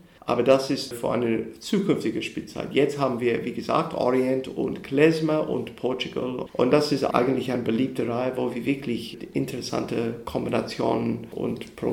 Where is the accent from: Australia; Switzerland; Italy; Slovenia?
Australia; German is a second language; wenn ich als Australier mit Didgeridoo auftrete